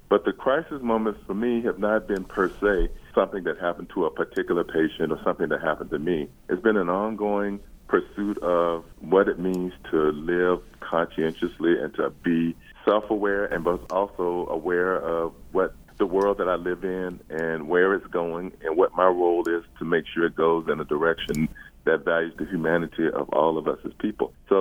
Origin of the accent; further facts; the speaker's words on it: the South, United States; moved away as an adult; I left the South when I was 18 years old, and growing up in the South and dealing with racism and the limitations that I found until I left, I liked having grown up in the South.